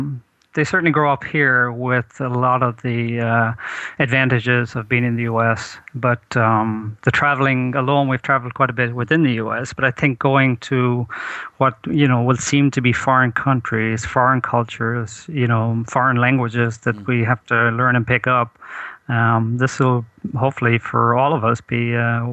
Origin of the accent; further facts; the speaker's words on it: Galway, Connacht, Ireland; also born or lived in London; now in United States; Lots of brothers and sisters. They're all based in Galway and born and bred there. Went to college and then meandered between London and the US and back and forth over all the years.